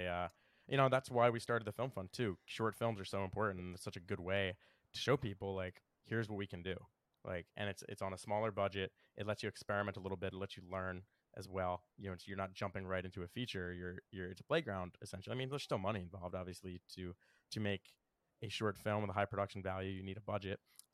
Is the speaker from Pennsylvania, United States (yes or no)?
yes; Philadelphia, Pennsylvania, United States; I'm from Philly, so we're the capital of the underdog, baby.